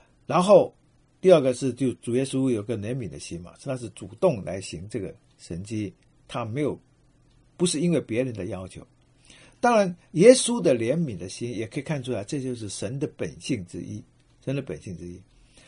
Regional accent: China; 这是可能我们中国人很习惯一个木头的棺木

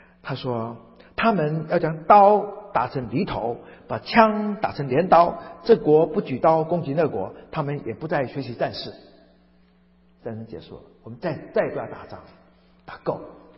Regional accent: China; 我们中国人又特别会算账，夫妻之间也会算账

